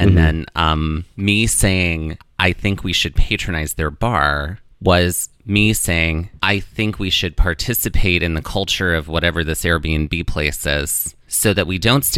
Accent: New Jersey, United States; We're not. No, we're from New Jersey, but...

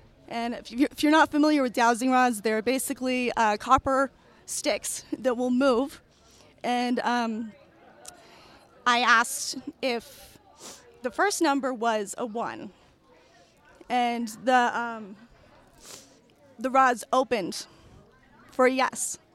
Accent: Phoenix, Arizona, United States; I'm from Phoenix, Arizona.

